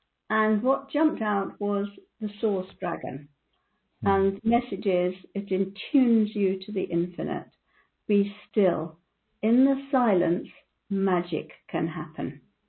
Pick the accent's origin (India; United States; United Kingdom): India; When I was a child, I was brought up in India